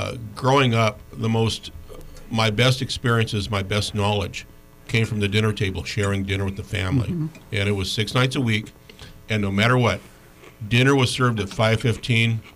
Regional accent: Fairbanks, Alaska, United States; You know, it's interesting how you talk about the hood, the kids in the hood, and the household, and growing up in Fairbanks and dinner time.

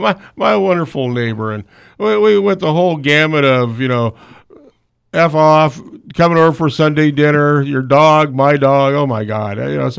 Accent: Fairbanks, Alaska, United States; And I said, I'm from Fairbanks, Alaska.

